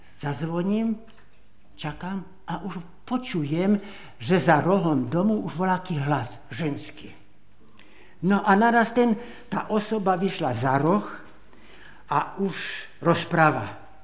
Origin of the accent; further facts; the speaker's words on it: Michalovce, Košice Region, Slovakia; ale to už je takých 5-6 rokov u nás doma v Michalovciach